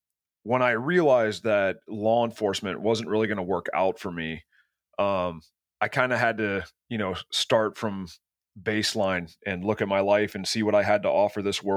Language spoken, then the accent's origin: English; Alaska, United States; moved away; also born or lived in Florida; I was born and raised in Alaska and bullied a lot, and then got forced to move to Florida.